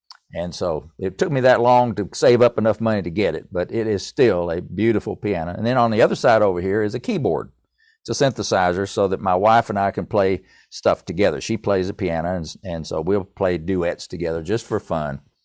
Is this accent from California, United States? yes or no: no; Irwin, Tennessee, United States; But I'm from Irwin, Tennessee, near Johnson City to Asheville, up in the mountains.